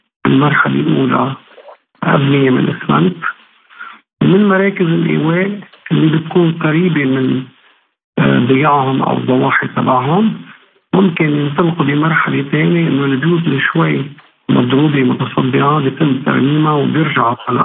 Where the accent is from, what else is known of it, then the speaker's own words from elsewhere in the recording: Lebanon; لما نحن كدولة لبنانية نستوفي بعض البنود